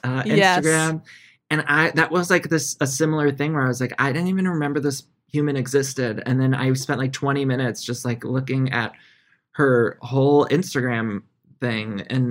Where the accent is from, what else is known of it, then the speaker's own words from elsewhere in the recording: Ohio, United States; I was Ohio.